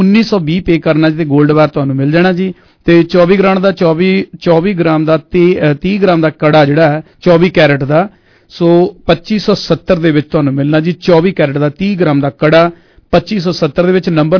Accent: Punjab, India; ਮੈਂ ਆਪਣੇ ਪਿੰਡ ਦੀ ਗੱਲ ਕਰਾਂ ਜੀ, ਅਵਰਾਮਾ ਪਿੰਡ ਮਾਣਕਪੁਰ ਦੇ ਲਾਗੇ ਸਨੇਟੇ ਦੇ ਕੋਲ

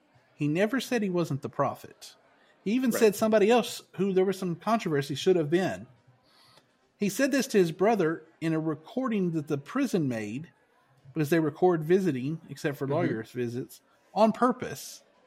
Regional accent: Arkansas, United States; now in Texas, United States; I'm a Texan now. I'm a converted Texan. I'm really an Arkansan who came here for you know, money.

